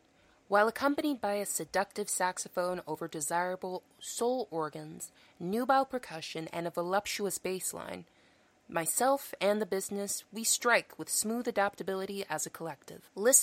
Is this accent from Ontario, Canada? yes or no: yes; Toronto, Ontario, Canada; Hey there, guys. … from Toronto, Canada.